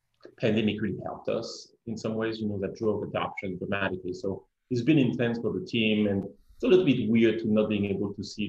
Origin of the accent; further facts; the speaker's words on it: France; moved away; I'm still very connected to my home country, to France, and I used to go back, literally every 6 or 7 weeks